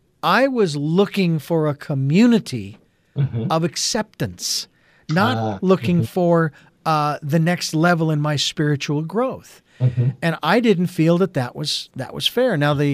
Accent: Phoenix, Arizona, United States; I can't go back to my hometown of Phoenix, Arizona, because it doesn't exist anymore.

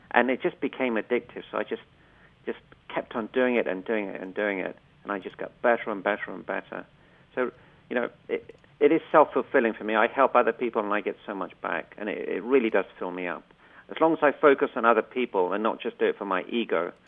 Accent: London, United Kingdom; moved away as an adult; also born or lived in Africa; now in Orlando, United States; And I was born in Africa, and then we moved to London when I was about 5 years old, and we lived there for about 35 years, and then we moved to Orlando, Florida.

